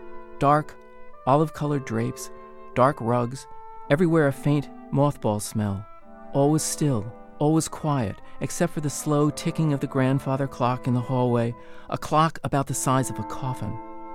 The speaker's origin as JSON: {"language": "English", "town": "Basking Ridge", "region": "New Jersey", "country": "United States", "tie": "born or raised there", "said": "would take my 2 younger sisters and me to the Presbyterian church in my hometown of Basking Ridge, New Jersey."}